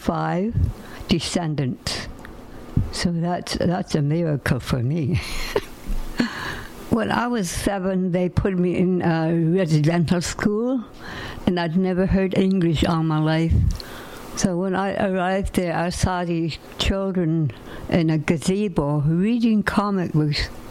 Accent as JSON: {"language": "English", "town": "Fort Rupert", "region": "British Columbia", "country": "Canada", "tie": "born or raised there", "said": "I was born and raised in Tachit in Fort Rupert."}